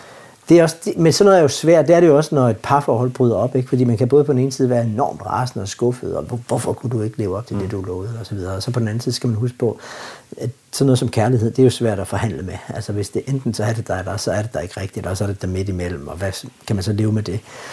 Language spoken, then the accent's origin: Danish; Samsø, Central Denmark Region, Denmark; also born or lived in Horsens; da jeg var dreng og voksede op på Samsø. Mm. Fordi vi flyttede derover, da mine forældre blev skilt. Og hjemme i Horsens var mine to storebrødre stadigvæk